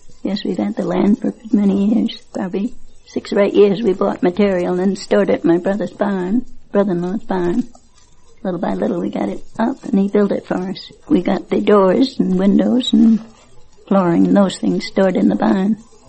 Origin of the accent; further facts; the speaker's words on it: Boston, Massachusetts, United States; born there; also born or lived in Willimantic; I was born in Boston. And then later we moved to Willimandy, and we lived there for a good many years.